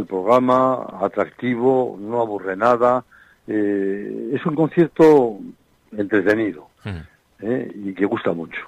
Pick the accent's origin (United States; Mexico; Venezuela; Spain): Spain; Escalante, Cantabria; also born or lived in Laredo; Yo también soy de Escalante y soy de Laredo, pues soy hijo adoptivo.